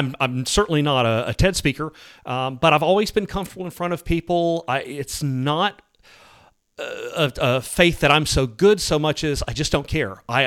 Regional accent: Atlanta, Georgia, United States; I grew up in the Atlanta area.

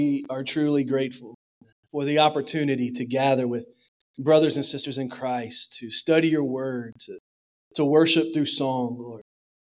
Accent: Hammond, Louisiana, United States; I grew up in Hammond, born and raised in Hammond. Pastored in Atlanta, Louisiana, which is about an hour north of Alexandria for seven and a half years.

